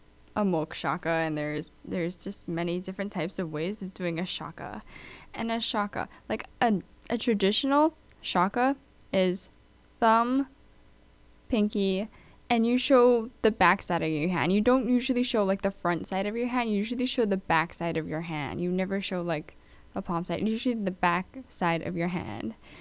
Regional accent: Hawaii, United States; This is my show where I talk about all things about Hawaii, as I am someone who was born and raised in Hawaii.

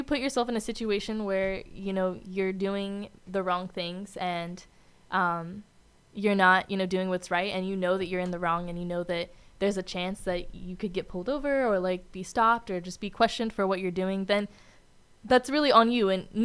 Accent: San Francisco, California, United States; born there; I was born in California.

